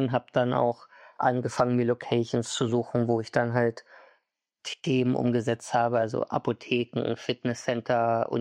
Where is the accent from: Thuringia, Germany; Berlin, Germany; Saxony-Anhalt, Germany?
Berlin, Germany; born there; ich bin gebürtiger Berliner.